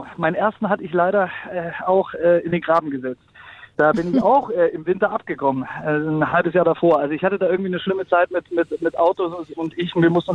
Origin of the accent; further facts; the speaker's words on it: Thuringia, Germany; weil ich bin ja in Thüringen aufgewachsen.